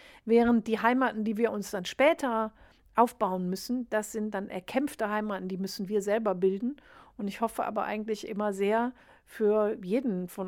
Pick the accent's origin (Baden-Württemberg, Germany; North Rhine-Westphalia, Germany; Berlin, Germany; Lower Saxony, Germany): North Rhine-Westphalia, Germany; Cologne; dass das echt ein spannendes Thema ist für mich als Kölnerin